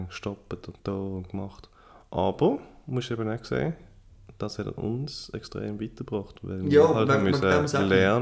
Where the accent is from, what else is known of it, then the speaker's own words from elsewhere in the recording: Basel-Landschaft, Switzerland; Ja, also wir kommen aus dem Baselbieter Mankau.